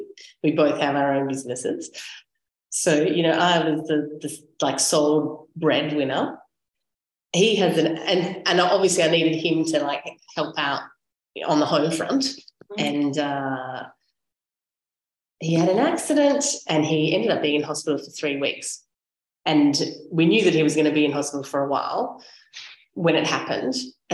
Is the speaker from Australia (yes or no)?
yes; Australia; now in Sardinia, Italy; So I'm Australian. I live in Italy, well, particularly in Sardinia.